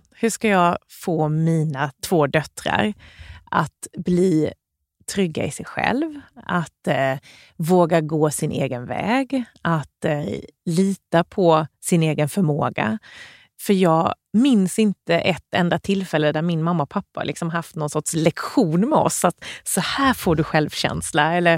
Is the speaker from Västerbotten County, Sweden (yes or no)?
no; Värnamo, Jönköping County, Sweden; Jag tyckte att det hände för lite helt enkelt hemma i Värnamo. För det är ju där man börjar oftast som ung.